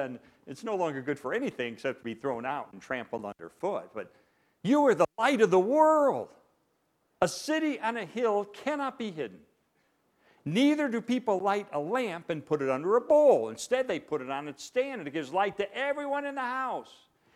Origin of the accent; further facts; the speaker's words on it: Chicago, Illinois, United States; now in Texas, United States; I'm from Chicago, so what do I know about Texas? Very little. So we moved to Texas.